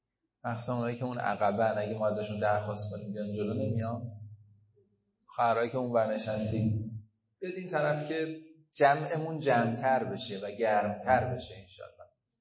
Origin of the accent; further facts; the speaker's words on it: Qom, Iran; اهل قم هستم.